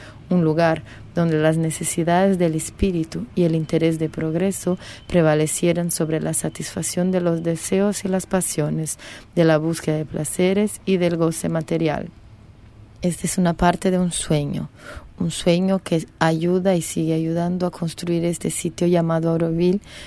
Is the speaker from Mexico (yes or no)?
no; Brazil; Spanish is a second language; como diríamos en Brasil, que es de donde soy